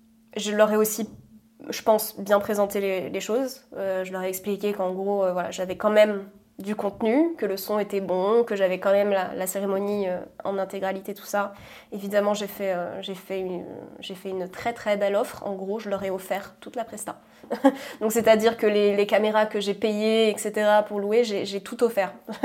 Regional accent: Corsica, France; je suis originaire de Corse.

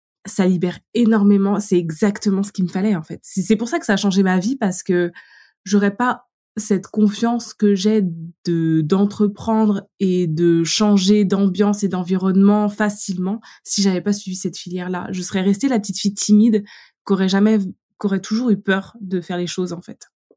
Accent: Vitré, Brittany, France; also born or lived in Laval; now in Paris, France; je viens de Vitré, j'ai été faire mes études à Laval et j'arrive à Paris

